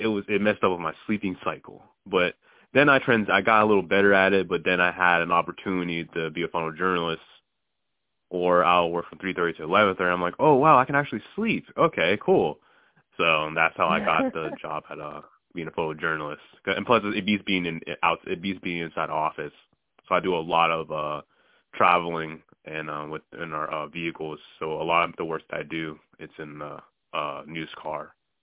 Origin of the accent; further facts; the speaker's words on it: Union, New Jersey, United States; also born or lived in Bethlehem, Pennsylvania; now in Pittsburgh, United States; So originally I'm from New Jersey, Union, New Jersey. That's where I was born. And then we moved up here to Pennsylvania where my father, when he was still around, he had a job opportunity up here. So we moved up here to Bethlehem, PA.